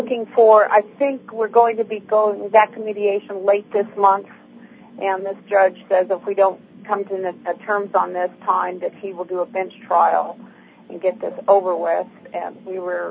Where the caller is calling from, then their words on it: San Diego, California, United States; I'm calling from San Diego.